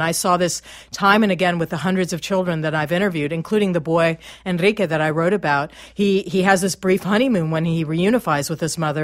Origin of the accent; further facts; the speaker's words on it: California, United States; like my home state of California